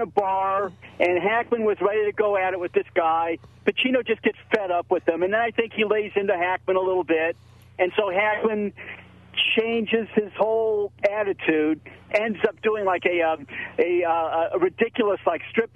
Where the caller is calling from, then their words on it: Phoenix, Arizona, United States; I'm calling from Phoenix.